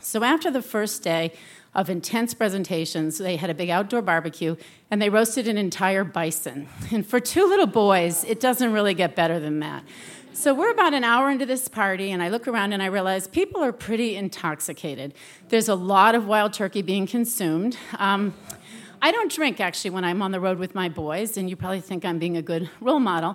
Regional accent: New England, United States; I'm from New England. And when we're confronted with uncomfortable situations, we really like to ignore them.

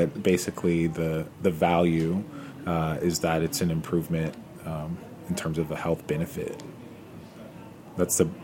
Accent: Georgia, United States; So I am from Georgia, and I went to the Republic of Georgia for the second time.

